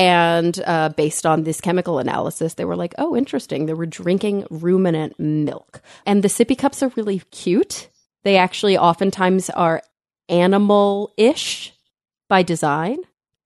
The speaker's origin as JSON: {"language": "English", "region": "Texas", "country": "United States", "said": "I'm a Texan."}